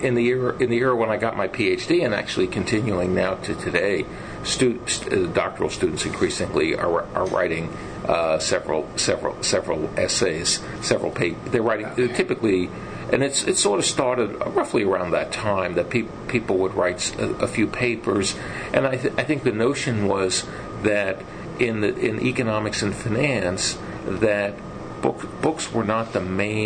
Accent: New York City, New York, United States; I grew up in Brooklyn

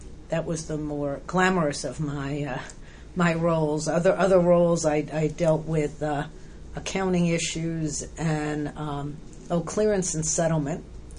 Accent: New York, United States; I could have gone to New York, and I was from New York, but I didn't want to go back there.

